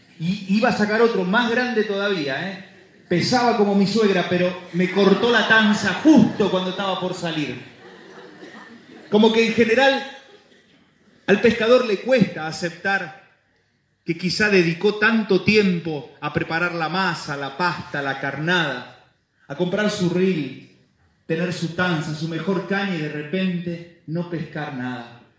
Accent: Argentina; somos argentinos desesperanzados, tristones, de brazos caídos. Y también como cristianos

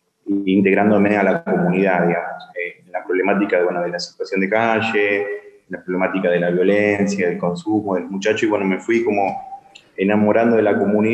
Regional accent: Santa Fe, Argentina; Bueno, yo no soy de Rosario, soy del interior de Santa Fe. Vine a estudiar

